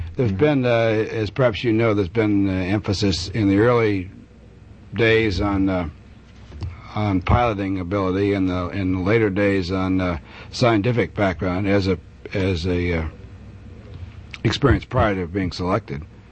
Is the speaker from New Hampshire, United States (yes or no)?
yes; New Hampshire, United States; Well, I come from New England, state of New Hampshire, actually. I was born there, went through high school in New Hampshire